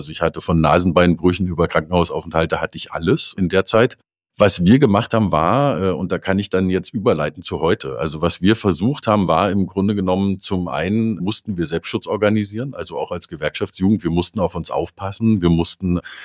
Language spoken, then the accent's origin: German; Suhl, Thuringia, Germany; Ich komme aus Suhl. Das ist in Südthüringen eigentlich total schön. Eine Stadt, die sehr viel Abwanderung erleben musste in den 90er Jahren